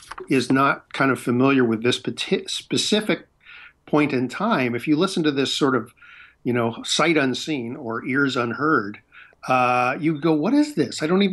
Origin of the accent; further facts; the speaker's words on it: San Francisco, California, United States; and I grew up in San Francisco